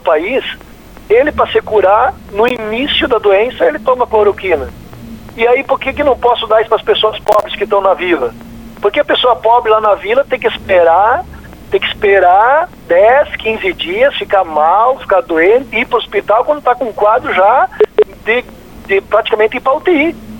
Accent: Espumoso, Rio Grande do Sul, Brazil; Um abraço a todos os nossos queridos espumosenses aí, a minha terra natal.

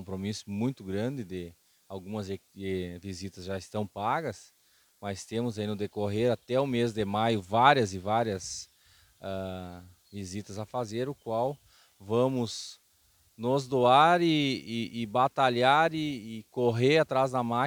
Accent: Salto do Jacuí, Rio Grande do Sul, Brazil; uns amigos lá do Salto do Jacuí, o qual tenho grande apreço da minha terra natal

